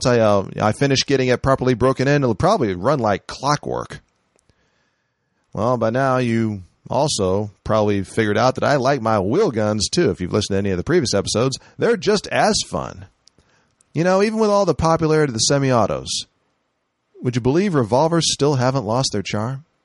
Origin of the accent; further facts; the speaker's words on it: San Francisco, California, United States; Oh, why wait? Heck, I'm from San Francisco.